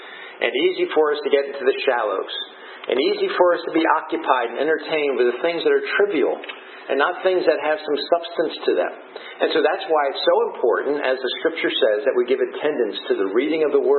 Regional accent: New Jersey, United States; Growing up on the Jersey Shore, as I have all my life, it was a common thing for us to be on the water, at the water's edge all the time

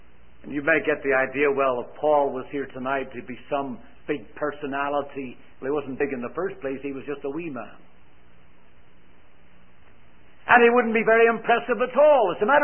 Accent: Ireland; I said, no, I'm not. I'm from Ireland.

